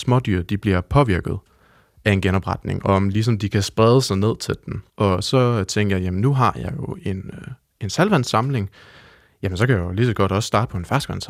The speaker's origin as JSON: {"language": "Danish", "town": "Ulstrup", "region": "Central Denmark Region", "country": "Denmark", "tie": "born or raised there", "said": "I Ulstrup, hvor jeg er opvokset."}